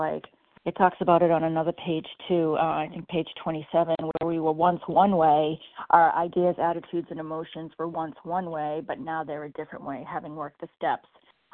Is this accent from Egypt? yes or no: no; Massachusetts, United States; I'm from Massachusetts. I feel like everybody from Massachusetts is checking in.